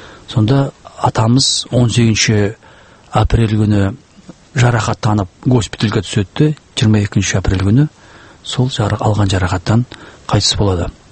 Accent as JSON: {"language": "Kazakh", "town": "Zhualy", "region": "Zhambyl Region", "country": "Kazakhstan", "tie": "born or raised there", "said": "Біз өзіміз алты ағайындымыз, Жуалда туылған, Бауыржан Момышұлы ауылында. Батыр кесек тұлға, қазақтың кесек тұлғасы, бір туар ұлы. Сол ауылда туып өстім, соның Айша Би ауылында мектепті жалғастырып, кейін көшіп"}